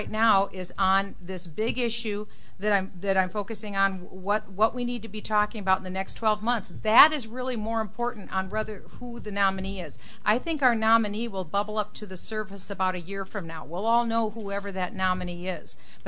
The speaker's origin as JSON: {"language": "English", "town": "Waterloo", "region": "Iowa", "country": "United States", "tie": "born or raised there", "said": "That's my hometown paper."}